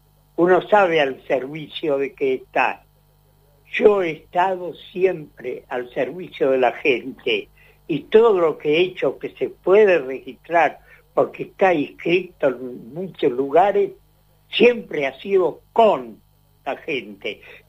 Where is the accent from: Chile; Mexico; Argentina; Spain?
Argentina; yo soy argentino